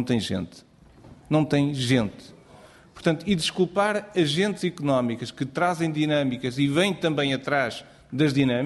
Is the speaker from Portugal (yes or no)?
yes; Alentejo, Portugal; ao de Beja, que eu venho do Alentejo e conheço muito bem